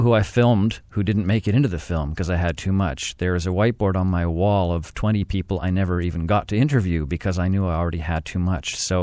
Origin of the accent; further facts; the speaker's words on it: Ottawa, Ontario, Canada; I grew up mostly in Ottawa, left for a while, been back since 89